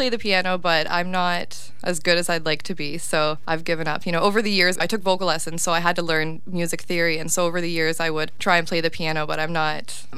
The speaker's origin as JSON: {"language": "English", "town": "Niagara Falls", "region": "Ontario", "country": "Canada", "tie": "born or raised there", "said": "I was born in Niagara Falls. I've lived in Niagara Falls my whole life"}